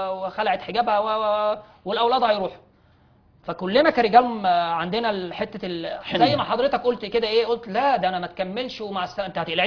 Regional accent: Upper Egypt, Egypt; انا راجل من الصعيد.

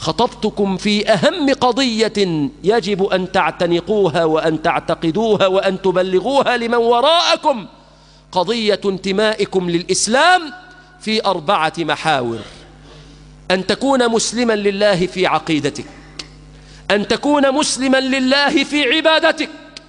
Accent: Egypt

